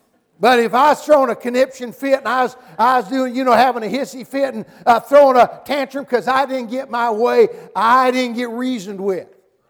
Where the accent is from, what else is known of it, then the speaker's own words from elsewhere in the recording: Boonville, Kentucky, United States; I was raised in Boonville, Kentucky. Population 100. True story. But it's worse than that. I actually grew up 17 miles south of Boonville.